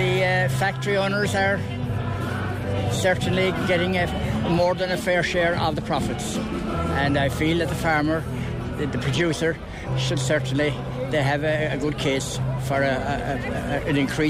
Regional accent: Skibbereen, Munster, Ireland; I'm from Skibbereen

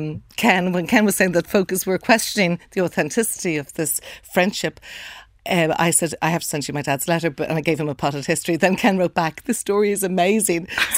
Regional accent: Dundrum, Leinster, Ireland; And I grew up in Dundrum and went to school in Cloisty Scone, so we're Gaelgors

